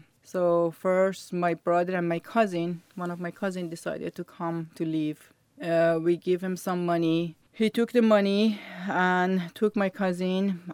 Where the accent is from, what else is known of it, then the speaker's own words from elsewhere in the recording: Tehran, Tehran Province, Iran; English is a second language; also born or lived in Sweden; now in Orlando, United States; I grew up in Iran, Tehran. So grew up in there.